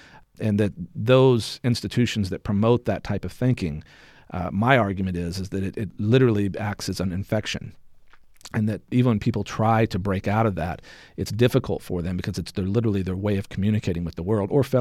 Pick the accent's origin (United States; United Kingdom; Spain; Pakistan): United States; Midwest; obviously I grew up in the Midwest